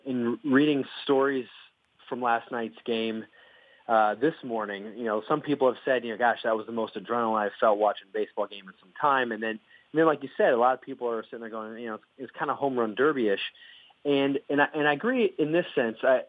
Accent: Wisconsin, United States; I grew up in Wisconsin, so I grew up a Brewers fan.

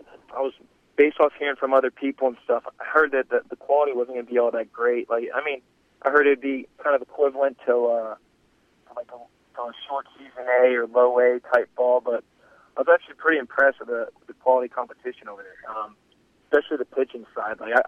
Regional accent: United States; accent: American; I think I did a pretty decent job of hiding my American accent towards the end of the trip.

